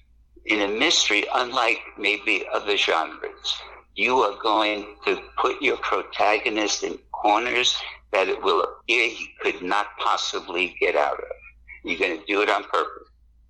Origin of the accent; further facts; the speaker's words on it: New York, United States; accent: New York; That rolls off a little bit easier with my New York accent.